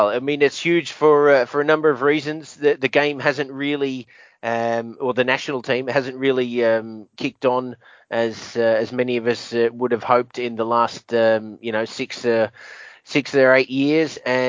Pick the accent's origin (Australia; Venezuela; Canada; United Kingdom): Australia; I'm Australian